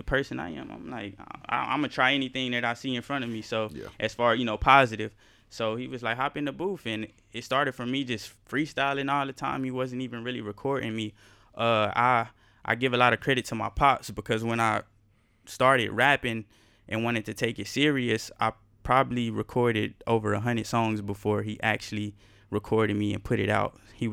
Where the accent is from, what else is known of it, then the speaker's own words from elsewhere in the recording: Austin, Texas, United States; So, born and raised in Austin, Texas. I graduated from LBJ High School.